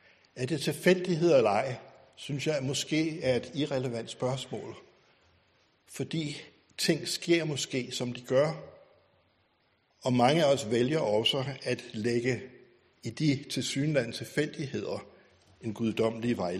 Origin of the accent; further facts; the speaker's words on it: Skodsborg, Capital Region, Denmark; born there; Hvis jeg ikke var født i Skodsborg, ville jeg så være adventist i dag?